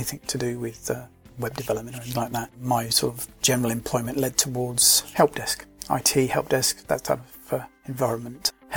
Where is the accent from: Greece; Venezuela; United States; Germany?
Germany; also born or lived in Bath, United Kingdom; I was born in Bath in the UK. Spent my childhood, though, in West Germany. I went to military boarding school. Spent all that time up until I was about 16 at military boarding school, and then eventually left.